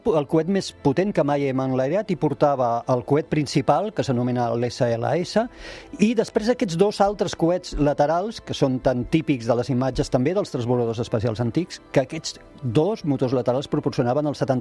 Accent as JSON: {"language": "Catalan", "town": "Tarragona", "region": "Catalonia", "country": "Spain", "said": "Soc de Tarragona."}